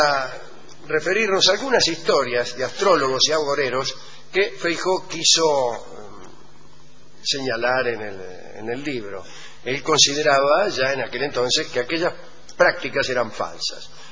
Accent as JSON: {"language": "Spanish", "region": "Buenos Aires", "country": "Argentina", "said": "soy de Núñez, estoy acompañando a mi novio mientras prepara una entrega para no sé dónde."}